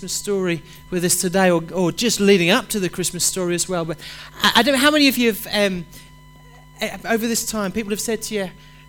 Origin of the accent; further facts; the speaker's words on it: United Kingdom; It's one of the polite things that we do as British people.